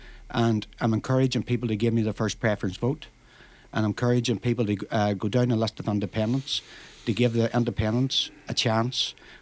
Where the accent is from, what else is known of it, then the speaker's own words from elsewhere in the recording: Strabane, Northern Ireland, United Kingdom; now in Letterkenny, Ireland; I'm originally from Strabane. I'm a window cleaner locally here in Letterkenny and Newton Conyngham and Carrigans, them areas. My family are from Carrigans and Portall.